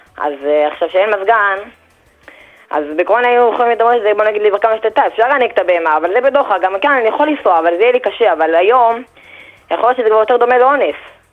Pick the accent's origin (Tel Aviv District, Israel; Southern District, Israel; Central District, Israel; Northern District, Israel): Tel Aviv District, Israel; Bnei Brak; אני מבני ברק.